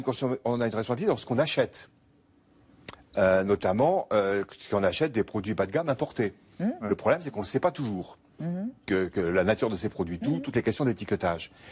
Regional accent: Bordeaux, Nouvelle-Aquitaine, France; je suis bordelais d'origine

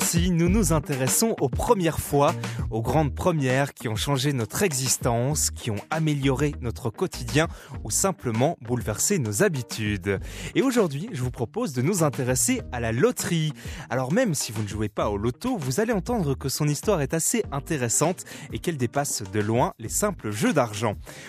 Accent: Belgium; Chez nous, en Belgique, il faudra attendre 1934 pour que naisse la première loterie

